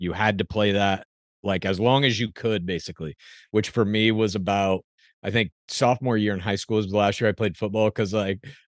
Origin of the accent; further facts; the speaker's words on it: Dallas, Texas, United States; I grew up in Dallas